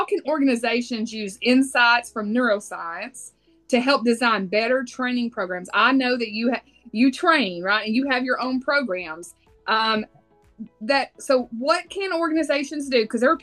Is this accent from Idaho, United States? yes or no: no; Texas, United States; You can tell that I'm from Texas when everything's called Coke, Sandra.